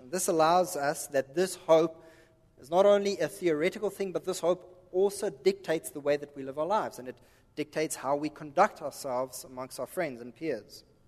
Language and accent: English; South Africa; accent: Americanized; now in United States; My accent is completely Americanized. We're actually South African